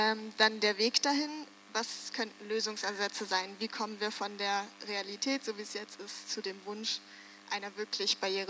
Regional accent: Switzerland; aber bei uns in der Schweiz sind eigentlich vor allem private Dienstleistungsanbieter sehr frei

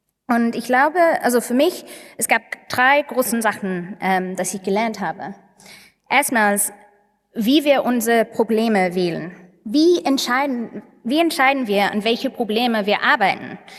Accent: England, United Kingdom; German is a second language; Vielleicht hört ihr schon, ich komme aus England

